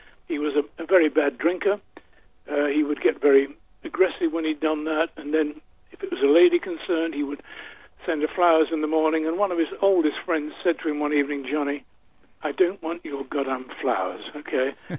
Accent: United Kingdom; being a Brit, there are one or two Brits who might be in this league

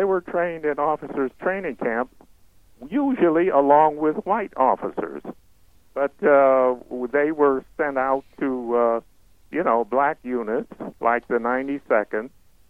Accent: California, United States; Well, we were strictly segregated, which was a little bit strange for me growing up in California

